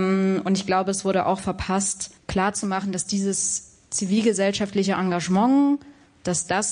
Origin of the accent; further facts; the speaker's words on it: Leipzig, Saxony, Germany; Ich komme auch aus Leipzig, bin in Sachsen geboren.